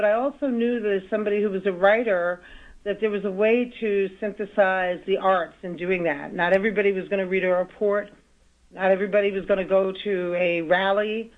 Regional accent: Manhattan, New York, United States; also born or lived in Bronx; I was born in the Bronx and raised in Manhattan, although I've been a proud Brooklynite for roughly 30 years.

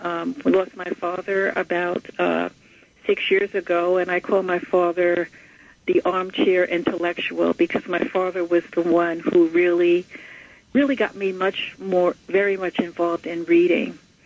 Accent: Queens, New York, United States; also born or lived in Fort Monmouth, New Jersey / Bronx / Brooklyn; I was born on an army base, and we moved to the Bronx and Brooklyn and spent my childhood in Springfield Gardens, Queens, and then back to the People's Republic of Brooklyn, where I stayed.

